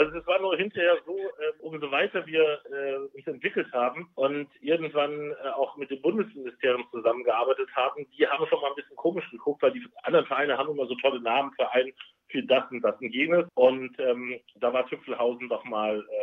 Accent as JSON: {"language": "German", "region": "Rhineland", "country": "Germany", "said": "Die kommt da, wo ich herkomme, aus dem Rheinland."}